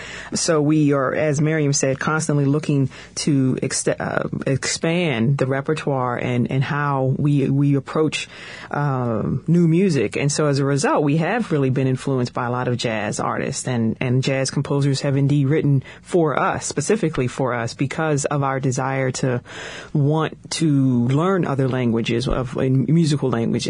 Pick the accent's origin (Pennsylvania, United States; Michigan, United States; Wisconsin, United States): Pennsylvania, United States; Pittsburgh; I'm from Pittsburgh originally, and he was a jazz saxophonist